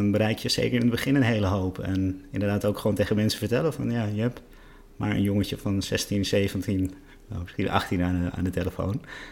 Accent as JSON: {"language": "Dutch", "town": "Amstelveen", "region": "North Holland", "country": "Netherlands", "tie": "born or raised there", "said": "En toen ben ik ben opgegroeid in Amstelveen."}